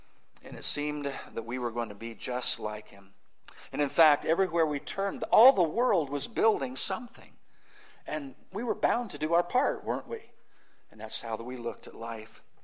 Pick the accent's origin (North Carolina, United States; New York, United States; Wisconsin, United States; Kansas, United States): Kansas, United States; I'm a farm boy, born and bred in the Briar Patch of Kansas, and it's a beautiful place.